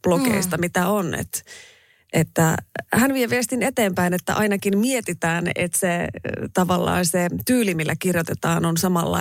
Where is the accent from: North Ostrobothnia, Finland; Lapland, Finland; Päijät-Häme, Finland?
North Ostrobothnia, Finland; Raahe; Kyllä joka kerta, kun mä menen Raaheen, niin kyllä mun murre muuttuu.